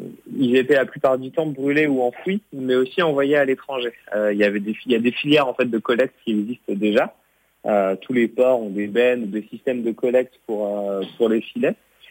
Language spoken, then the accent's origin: French; Pays de la Loire, France; parce qu'on est bretons, nous, de base, on vient de Mayenne